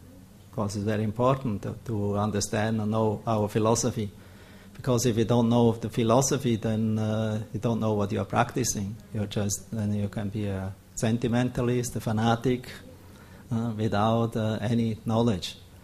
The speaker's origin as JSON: {"language": "English", "country": "Switzerland", "said": "I'm from Switzerland, so I came a little late."}